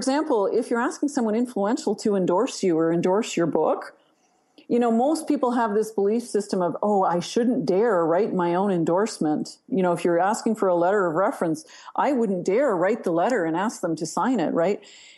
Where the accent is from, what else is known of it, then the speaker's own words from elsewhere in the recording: Canada; I'm Canadian.